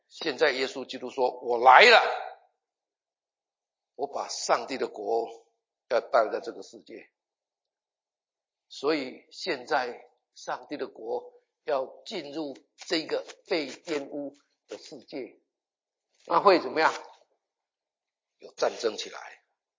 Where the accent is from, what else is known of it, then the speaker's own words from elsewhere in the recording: Northeast China, China; 我们东北人常常讲说到点了